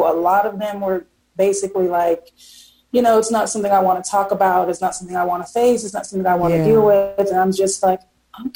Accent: Miami, Florida, United States; Actually, I'm originally from Miami, but I was a military kid, so I've traveled everywhere.

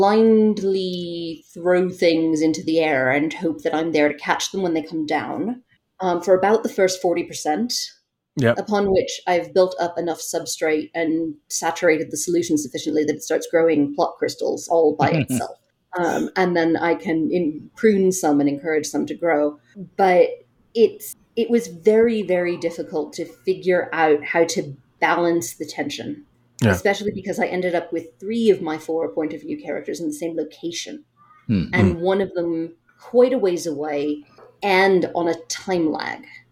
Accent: New York City, New York, United States; this thing for my enormous sins is set in Los Angeles. I'm a New Yorker.

